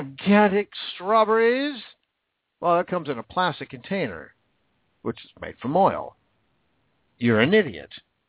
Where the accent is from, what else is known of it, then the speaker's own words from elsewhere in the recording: Washington, United States; Patty Murray, unfortunately represents my home state, which makes me sick.